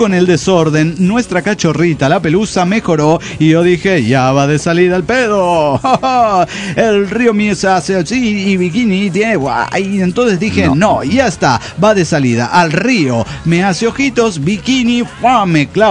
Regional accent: Argentina; yo soy argentina.

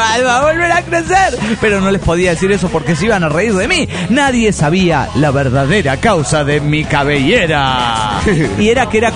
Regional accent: Puebla, Mexico; de Puebla, México.

